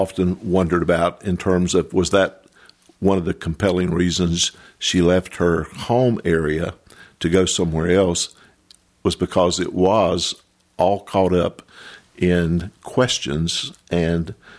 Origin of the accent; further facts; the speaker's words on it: North Carolina, United States; I'm from Western North Carolina, been in ministry now a little over 47 years